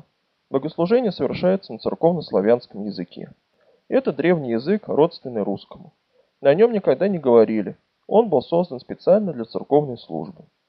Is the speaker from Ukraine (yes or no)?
no; Moscow, Russia; born there; Я родился в самом центре Москвы, на улице Остоженко.